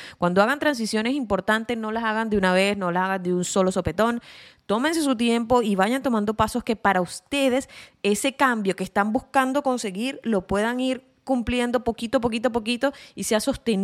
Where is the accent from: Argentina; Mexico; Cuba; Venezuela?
Venezuela; moved away as an adult; he comenzado desde cero 4 veces en 3 países distintos. Por motivos personales y familiares, salí de Venezuela hace más de 12 años.